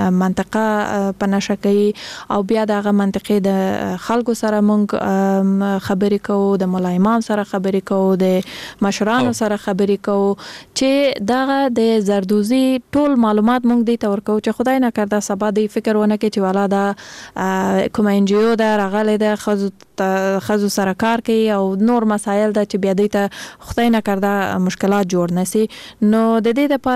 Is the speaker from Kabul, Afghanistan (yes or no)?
no; Kandahar, Afghanistan; زه خپل د کندهار د ولایت یم